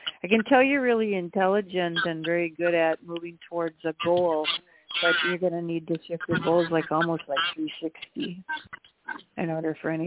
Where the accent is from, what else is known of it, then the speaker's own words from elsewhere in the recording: Milwaukee, Wisconsin, United States; I grew up in Milwaukee, Wisconsin.